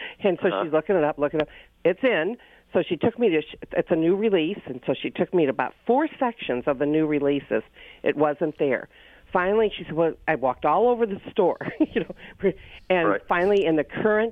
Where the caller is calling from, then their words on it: Seattle, Washington, United States; I'm from Seattle, Washington. It was in the suburb.